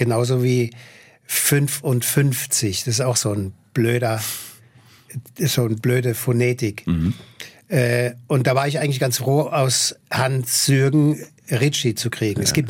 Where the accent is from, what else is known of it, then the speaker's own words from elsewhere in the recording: Mannheim, Baden-Württemberg, Germany; Ich bin aus Mannheim.